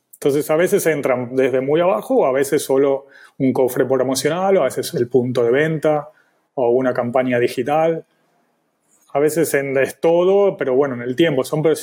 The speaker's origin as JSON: {"language": "Spanish", "country": "Argentina", "moved": "as an adult", "lives_now": "Barcelona, Spain", "said": "Yo soy argentino y en el 2000 he viajado para Barcelona."}